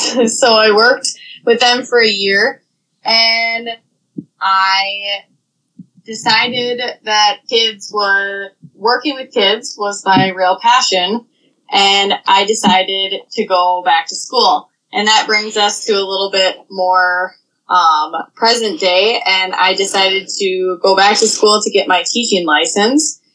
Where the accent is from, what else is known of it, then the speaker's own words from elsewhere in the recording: Cottage Grove, Minnesota, United States; Yeah, so I'm born and raised in Minnesota. I grew up in Cottage Grove, Minnesota